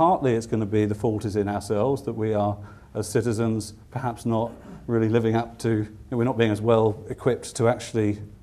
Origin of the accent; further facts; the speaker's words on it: United Kingdom; I mean, as a Brit